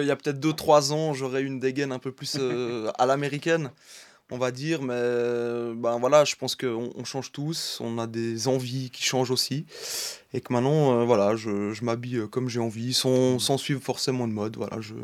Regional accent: Romandy, Switzerland; born there; je suis né en Suisse, je paye mes impôts en Suisse et que finalement mes amis ont grandi aussi en Suisse et que finalement je me considère comme Suisse.

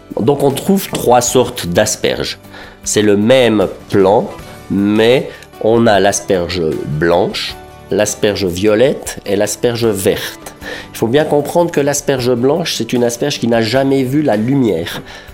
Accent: Switzerland; la vallée du Rhône, chez nous en Suisse.

